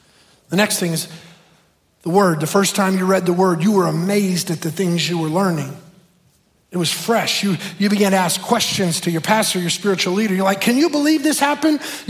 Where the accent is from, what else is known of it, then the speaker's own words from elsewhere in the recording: the South, United States; Now, some of you are looking at me like, oh, dear Jesus, where did we hire this pastor from? I'm from the South. Y'all are wearing me down up here in the cold